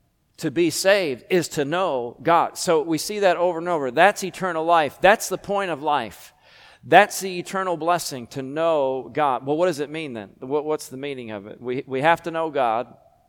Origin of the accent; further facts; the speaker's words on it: New York, United States; I told somebody I was from New York and somebody asked me if we had trees there.